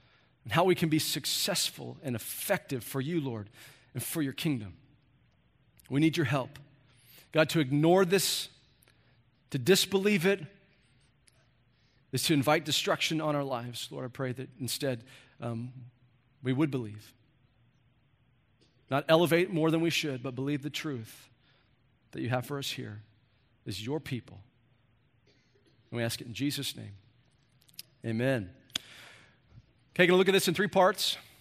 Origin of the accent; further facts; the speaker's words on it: United States; Because I'm an American. I'm a Westerner. I grew up in a culture where we don't believe in that stuff.